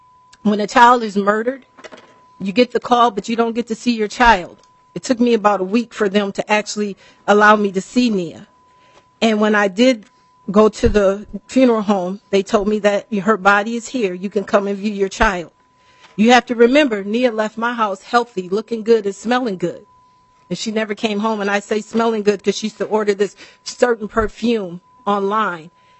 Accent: Minneapolis, Minnesota, United States; I'm a native of Minnesota. I grew up in South Minneapolis, about four blocks from Minnehaha Falls.

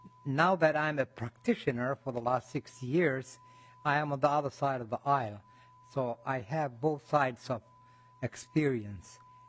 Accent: Somalia; now in United States; I actually happen to be an immigrant from African immigrant from Somalia, and I've been here for 25, 26 years.

